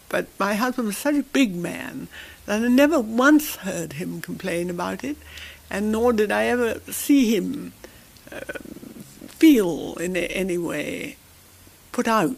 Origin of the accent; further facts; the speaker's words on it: Crowborough, South East England, United Kingdom; Oh, I grew up at Crowborough in Sussex, which was my father and mother's house.